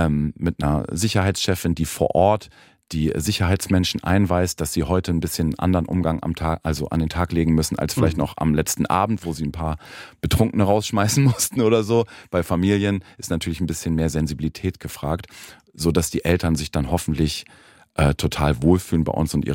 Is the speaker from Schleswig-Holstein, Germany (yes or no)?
yes; Flensburg, Schleswig-Holstein, Germany; Also ich bin am Rand von Flensburg groß geworden. Noch nicht wirklich dörflich, aber halt auch nicht so zentral.